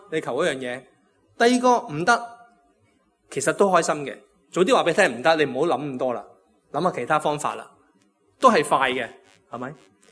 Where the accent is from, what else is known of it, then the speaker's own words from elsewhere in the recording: Guangdong, China; accent: Cantonese; 特别我哋广东话，有时个语气好特别嘅